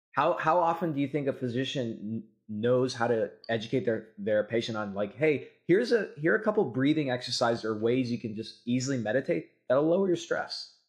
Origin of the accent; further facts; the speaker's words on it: El Paso, Texas, United States; you know, I grew up in West Texas in El Paso. My father was a surgeon, had his own practice, right?